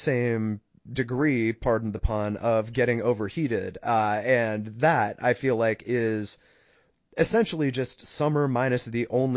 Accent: New England, United States; But Dom, I grew up in New England. You grew up in Old England.

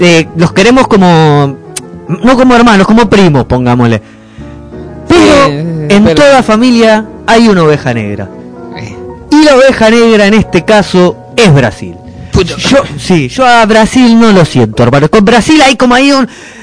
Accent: Argentina; le ganamos porque somos argentinos, somos exitistas, tenemos que ganar.

